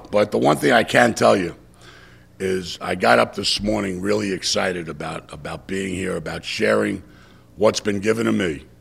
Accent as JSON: {"language": "English", "region": "New York", "country": "United States", "tie": "born or raised there", "said": "But I really, when I was, growing up in New York, I wasn't really looking to find a role model"}